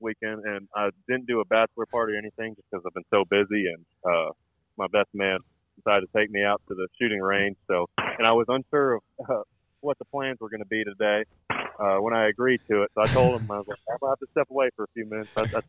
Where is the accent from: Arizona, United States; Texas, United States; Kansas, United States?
Texas, United States; Plano; I'm living back in Plano right now, my hometown, just north of Dallas.